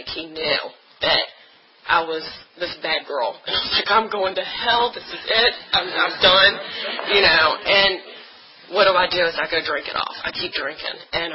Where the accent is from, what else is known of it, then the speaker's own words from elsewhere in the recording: New Kent, Virginia, United States; She and I grew up in New Kent together in Pampers.